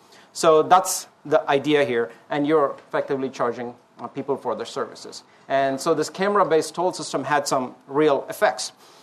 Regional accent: India; I'm from India and come from a country of deep traditions.

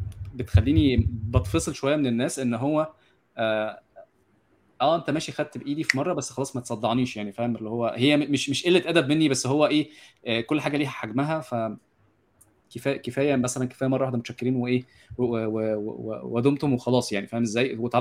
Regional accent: Egypt; احنا كلنا من مصر

